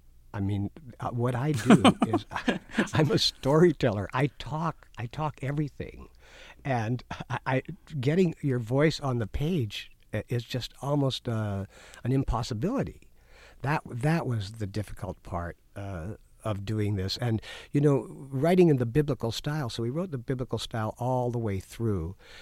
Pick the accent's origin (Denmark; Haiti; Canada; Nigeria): Canada; now in United States; I had never seen, I came from Canada.